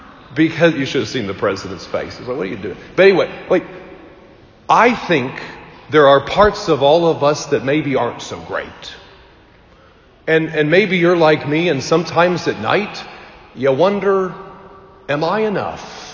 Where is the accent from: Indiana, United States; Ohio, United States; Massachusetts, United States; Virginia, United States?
Indiana, United States; Bloomington; I'm 32. Just a little bit about me. I'm 32. I grew up in Bloomington. I am a Hoosier. I went to IU.